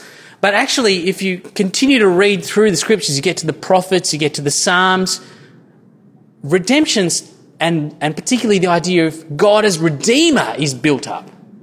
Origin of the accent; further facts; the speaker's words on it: Sri Lanka; I come from Sri Lanka, I've been in civil war.